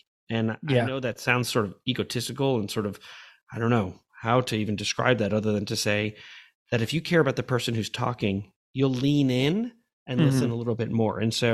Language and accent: English; New York, United States; growing up in New York, which is really, as many people like to say, is a real melting pot of our nation.